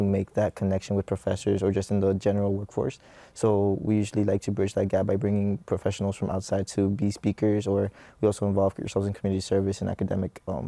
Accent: Houston, Texas, United States; I'm from Houston, Texas.

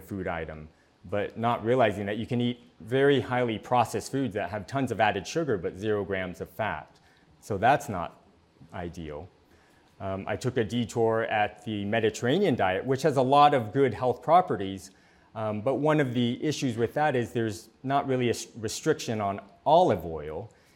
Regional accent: San Diego, California, United States; I grew up here in San Diego.

